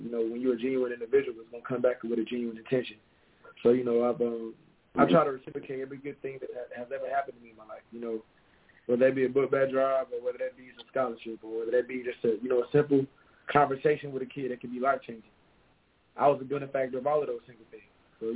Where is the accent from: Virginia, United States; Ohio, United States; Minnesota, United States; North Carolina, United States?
North Carolina, United States; Wadesboro; So I'm from Wadesboro, North Carolina, you know, small town. That's where I'm from. I grew up mostly, you know, in Wadesboro